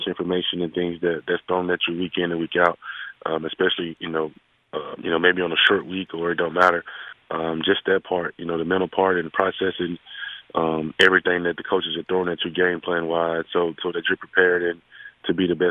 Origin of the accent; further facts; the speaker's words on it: Yazoo City, Mississippi, United States; Just a little kid from Yazoo City and went to Mississippi State in my home state